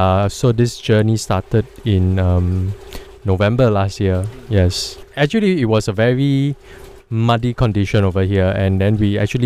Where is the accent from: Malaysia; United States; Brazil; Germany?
Malaysia; Kelantan; now in Singapore; coming from Malaysia, I'm from Kelantan. It's a small little town in Kelantan. Of course, it's still quite built up. It's still quite very urban. There are not a lot of farmlands where I live, but I'm very in touch with nature.